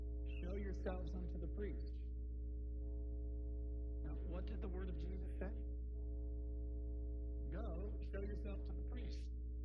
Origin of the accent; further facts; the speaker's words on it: Kennesaw, Georgia, United States; And I grew up in Georgia, out north of Atlanta, what is called Kennesaw.